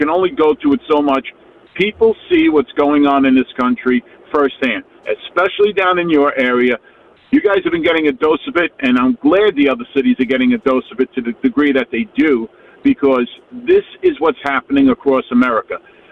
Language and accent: English; Brooklyn, New York, United States; now in Long Island, United States; born and raised in Brooklyn, moved out to Long Island.